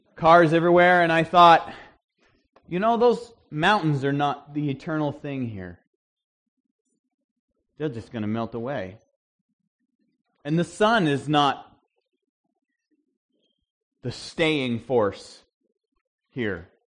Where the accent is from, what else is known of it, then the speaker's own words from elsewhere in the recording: Northeast, United States; And I am from the Northeast.